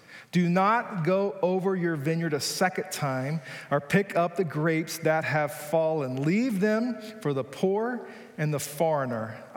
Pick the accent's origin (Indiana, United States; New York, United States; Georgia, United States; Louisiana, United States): Georgia, United States; I'm from Hickville, rural Georgia.